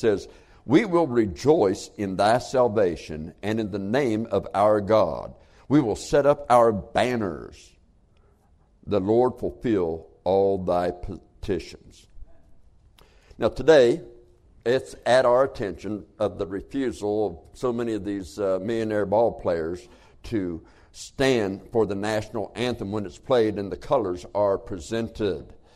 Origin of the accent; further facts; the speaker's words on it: United States; born there; I did not have a choice in being American. I was born here, but I'm glad I am.